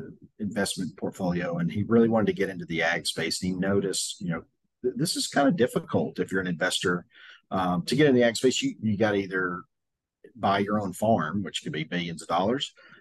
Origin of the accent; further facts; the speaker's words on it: Southeast, United States; So I grew up country boy in the Southeast. I came to Texas A&M a million years ago for my undergrad